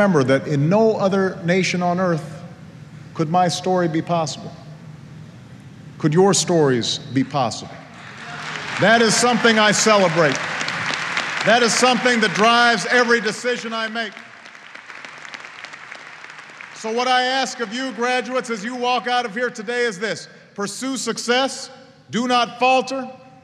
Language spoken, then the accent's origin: English; Hawaii, United States; And one of my earliest memories from growing up in Hawaii is of sitting on my grandfather's shoulders to see the astronauts from one of the Apollo space missions come ashore after a successful splashdown.